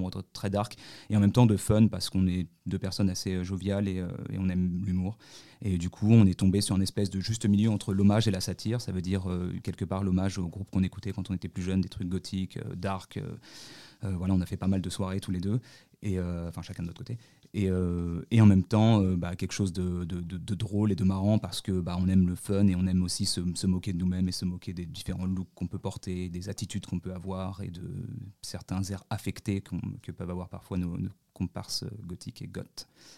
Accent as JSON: {"language": "French", "town": "Paris", "region": "Île-de-France", "country": "France", "tie": "born or raised there", "said": "j'ai grandi à Paris, on n'a pas du tout la même vie."}